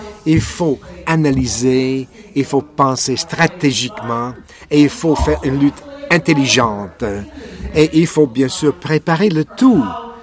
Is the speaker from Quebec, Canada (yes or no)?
no; British Columbia, Canada; chez nous en Colombie-Britannique